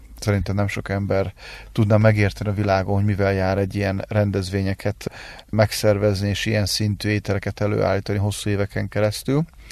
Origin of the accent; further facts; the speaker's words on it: Hungary; mert ugye magyar vagyok, az az álmom, hogy itt teremtsem meg a családomat az országba, ahonnan vagyok, és ebbe az országba fölnevelni a gyermekem